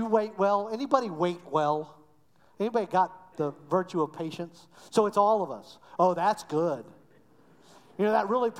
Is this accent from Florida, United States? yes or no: yes; Florida, United States; I grew up in Florida where we had orange trees in the yard.